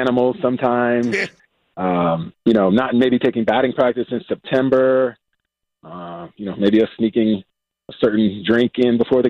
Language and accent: English; Houston, Texas, United States; Okay, so I'm from Houston, right?